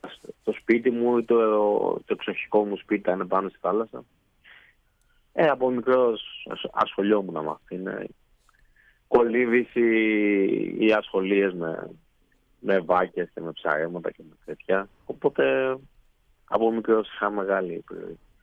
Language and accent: Greek; Aegina, Attica, Greece; Ο πατέρας μου από τη Σύρο, η μάνα μου από την Αίγινα, αλλά εγώ μεγάλωσα στην Αίγινα.